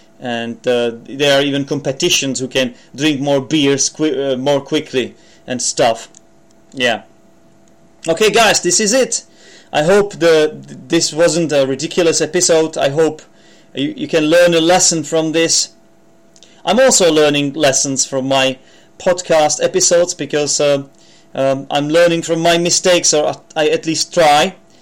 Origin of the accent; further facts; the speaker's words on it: Czechia; accent: Czech; English is a second language; I admit I'm not a native speaker. I'm from the Czech Republic, and my accent, even though I'm trying hard to have a British accent, it does from time to time resemble